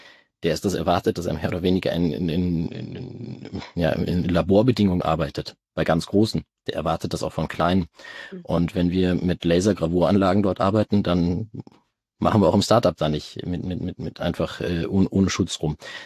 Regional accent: North Rhine-Westphalia, Germany; moved away as an adult; now in Munich, Germany; Ursprünglich komme ich aus Münsterland, bin dann zum Studium Maschinenbau nach München gezogen

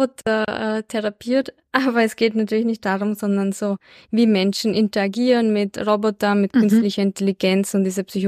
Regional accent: Linz, Upper Austria, Austria; ich komme aus Linz.

